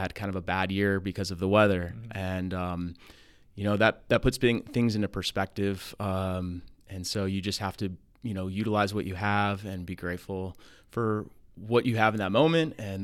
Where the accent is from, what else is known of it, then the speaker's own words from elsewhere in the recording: California, United States; I was a dishwasher growing up in Santa Barbara County